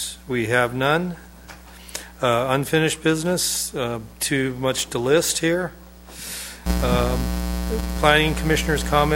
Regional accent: Santee, California, United States; I grew up around Santee, and Santee had their water reclamation lakes

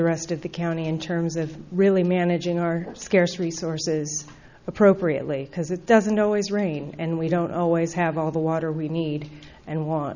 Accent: Cambria, California, United States; I'm from Cambria.

